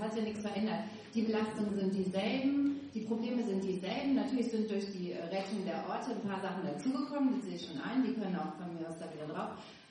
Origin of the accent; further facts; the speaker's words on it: Vorarlberg, Austria; ich komme auch aus Vorarlberg.